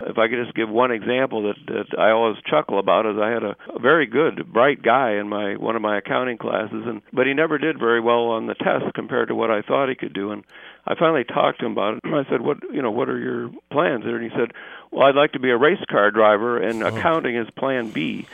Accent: Chicago, Illinois, United States

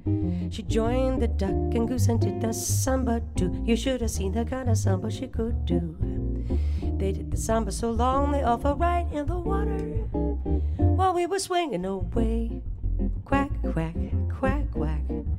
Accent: Kansas City, Missouri, United States; also born or lived in Great Bend, Kansas; I was born in Great Bend, but we stayed there for about 6 months, moved to Kansas City.

